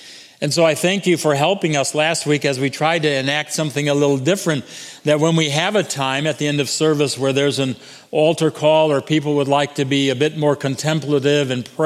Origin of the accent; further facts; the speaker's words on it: Flint, Michigan, United States; I'm from Flint, Michigan. I don't know anything about camping on the beach.